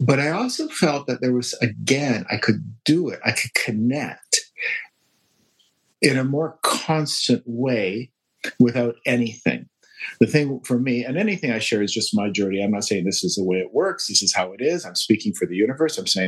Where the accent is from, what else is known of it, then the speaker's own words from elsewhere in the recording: Vancouver, British Columbia, Canada; moved away as an adult; now in London, United Kingdom; I'm from Vancouver and I moved to London and became an investment banker.